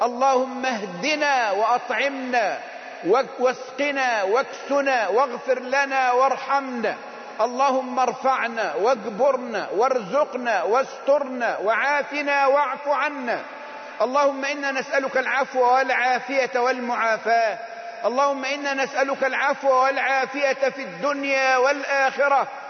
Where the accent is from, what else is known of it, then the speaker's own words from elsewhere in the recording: Egypt; بلدنا مصر